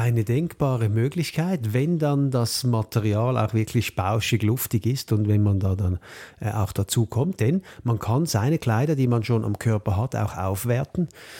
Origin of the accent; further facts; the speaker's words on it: Switzerland; bei uns in der Schweiz